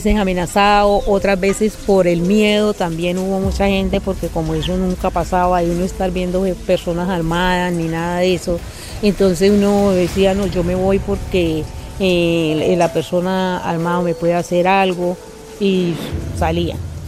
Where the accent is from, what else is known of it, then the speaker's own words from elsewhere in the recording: Istmina, Chocó, Colombia; born there; Tengo 58 años de edad, nací en Ismina, Chocó. He recorrido casi parte de Colombia, mucha.